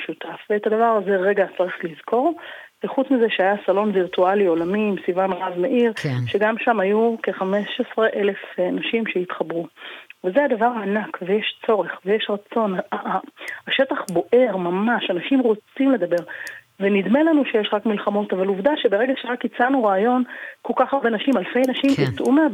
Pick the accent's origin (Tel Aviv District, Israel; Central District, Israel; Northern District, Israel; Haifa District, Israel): Tel Aviv District, Israel; Tel Aviv; שגדלתי בתל אביב, הייתי ילדה חרדית בתל אביב